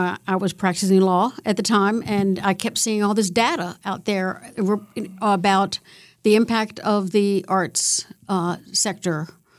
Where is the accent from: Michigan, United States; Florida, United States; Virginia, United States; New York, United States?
Virginia, United States; Richmond; I grew up in Richmond, Virginia on a college campus. My father taught at University of Richmond, so that's an interesting – and I lived in faculty housing, interesting place to grow up.